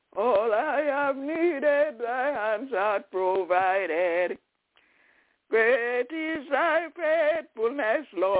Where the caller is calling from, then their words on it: Albany, New York, United States; I'm calling from Albany, New York.